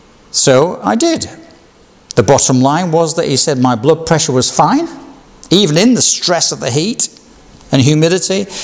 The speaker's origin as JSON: {"language": "English", "region": "Yorkshire and the Humber", "country": "United Kingdom", "said": "Another, being a Yorkshireman, was the cost."}